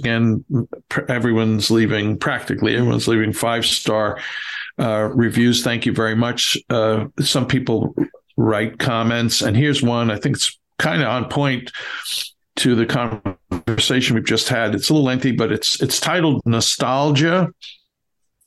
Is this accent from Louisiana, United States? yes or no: no; Texas, United States; I'm a Texan, but held my breath long enough to come up for a reunion